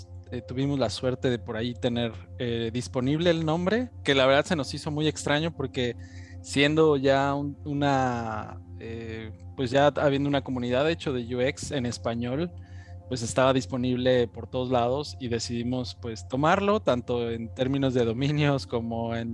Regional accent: Mexico; now in Germany; yo estoy ahorita en Alemania. Estoy desde este lado del mundo. Aunque, bueno, yo soy mexicano.

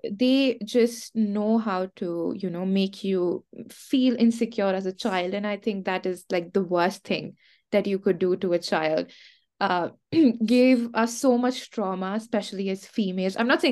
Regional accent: India; Damn, I mean, growing up confining to a gender norm, specifically growing up in India, where, I mean, we are not treated well as women, to be honest.

